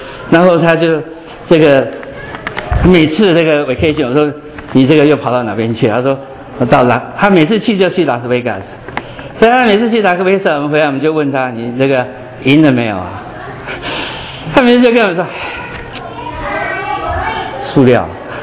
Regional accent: China; 对我们中国比较好，我们中国人比较聪明

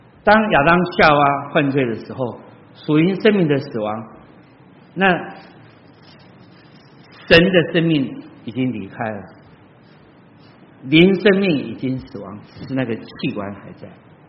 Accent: China; 哎呀，我们中国人很聪明，我告诉你，我真的为我们中国人骄傲，中国人真的是很聪明

